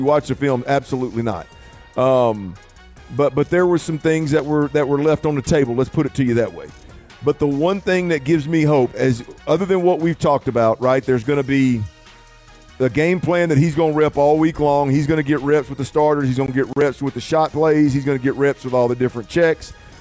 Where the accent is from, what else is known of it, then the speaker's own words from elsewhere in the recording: Baytown, Texas, United States; I was born and raised in Baytown, Texas, on the east side of Houston over here.